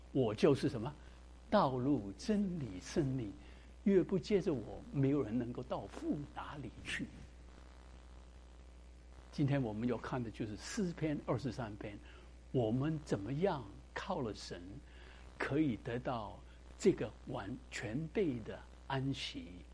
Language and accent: Chinese; China; 他们不好像我们中国人的诗，中国人诗很有这个规律的，对不对？